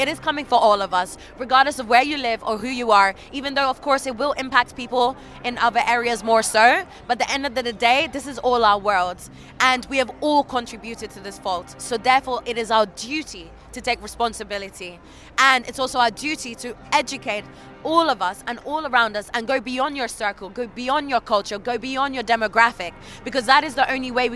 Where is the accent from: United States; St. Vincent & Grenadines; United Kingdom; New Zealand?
United Kingdom; England; born there; I am from Uganda and Egypt, was born in England, therefore